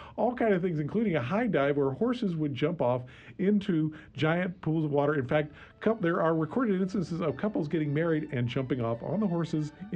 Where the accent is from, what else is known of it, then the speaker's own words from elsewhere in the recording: New England, United States; also born or lived in Midwest; And I was born in the Midwest, grew up in New England, and had gone to Lexington, Concord many times.